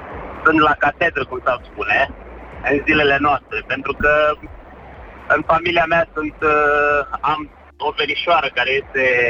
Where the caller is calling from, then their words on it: England, United Kingdom; vă sunt din Anglia.